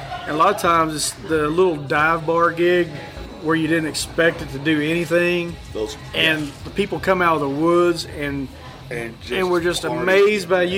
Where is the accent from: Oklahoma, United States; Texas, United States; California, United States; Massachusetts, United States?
Oklahoma, United States; Dibble; We grew up. Oh, we were raised in Dibble.